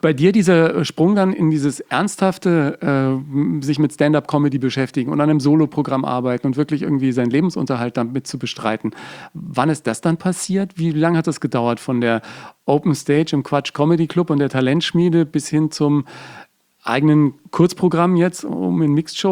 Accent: Bavaria, Germany; accent: Franconian; Die hat mir meinen ganzen fränkischen Dialekt rausgeknechtet

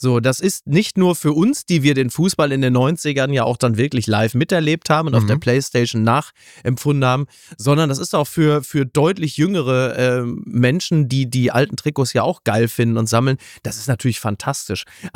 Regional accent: Hamburg, Germany; als Hamburger habe ich natürlich gesagt, Hummel, Moers und bin da hingefahren.

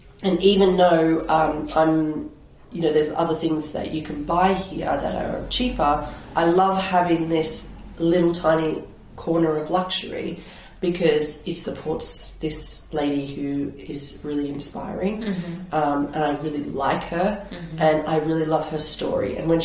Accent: Australia; also born or lived in United Kingdom; now in Switzerland; I am. I am Australian. So I moved here from England. So I'm from Australia, but I was technically an expat in the UK first.

